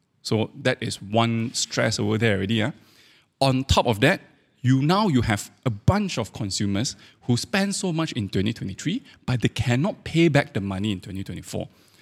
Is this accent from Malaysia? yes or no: yes; Malaysia; And why as a Malaysian I talk about US so much is because a lot of all these US big banks, they have investments all around the world, including Malaysia.